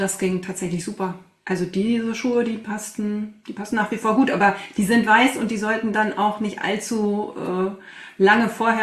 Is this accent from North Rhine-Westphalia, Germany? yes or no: yes; Wesel, North Rhine-Westphalia, Germany; Das ist ein Einzelhandelsgeschäft in meiner Heimatstadt Wesel und das ist einfach mal rund 350 Kilometer entfernt von hier.